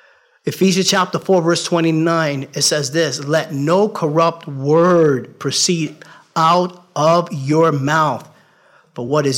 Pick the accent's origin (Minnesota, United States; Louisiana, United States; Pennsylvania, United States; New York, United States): New York, United States; listen, I'm from New York.